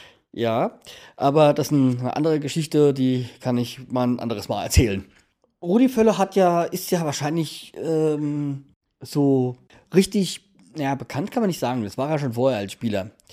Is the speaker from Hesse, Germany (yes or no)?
yes; Hanau, Hesse, Germany; born there; Und zwar, wir sind beide gebürtige Hanauer.